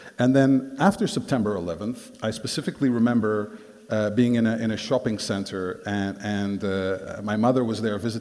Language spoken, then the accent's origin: English; Portugal; moved away; And when I said I was from Portugal, first of all, they were confused because they didn't know where Portugal was.